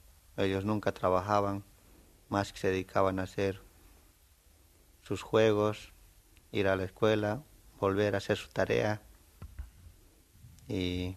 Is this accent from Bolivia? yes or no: yes; Potosí, Bolivia; now in Argentina; No, soy de Potosí